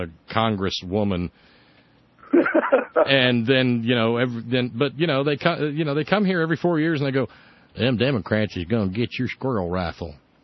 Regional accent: Alabama, United States; born there; now in West Virginia, United States; I was born in Alabama, and we live in West Virginia

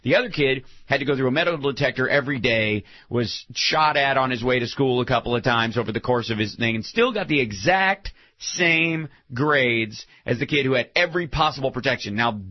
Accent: Frankfort, Kentucky, United States; And we only need to look at my hometown, Franklin County High School, which is where the majority white kids went, and Frankfort High, where the majority black kids went.

